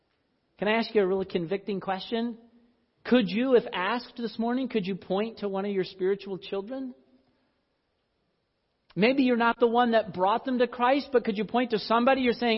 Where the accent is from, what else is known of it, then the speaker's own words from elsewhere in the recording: Iowa, United States; Now, where I grew up in Iowa, that was a pretty common thing.